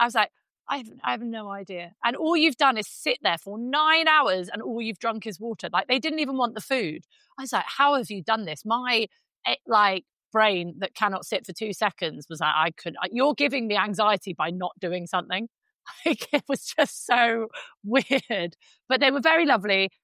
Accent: Cyprus; I grew up in Cyprus.

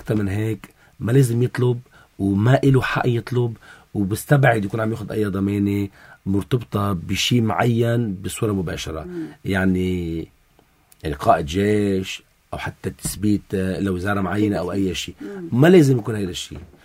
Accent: Lebanon

